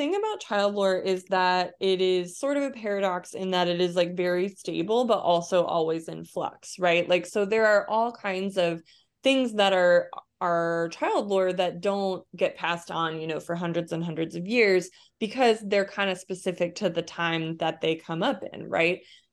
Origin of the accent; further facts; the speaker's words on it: Michigan, United States; I grew up in Southeastern Michigan as well, so we'd played a lot of Red Rover.